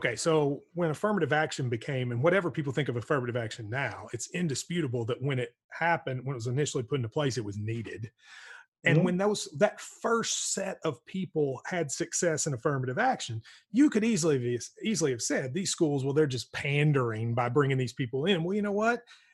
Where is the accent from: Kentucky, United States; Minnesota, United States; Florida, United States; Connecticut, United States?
Kentucky, United States; I grew up in Middlesboro, Corbin, Harlan, Hazard, Manchester, Pikeville, these small towns with majority white populations